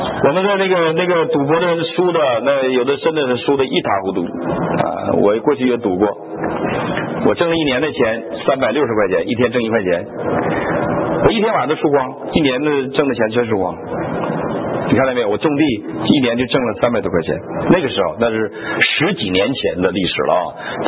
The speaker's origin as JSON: {"language": "Chinese", "region": "Northeast China", "country": "China", "said": "我们东北人呢有一个毛病啊，就是赌啊！"}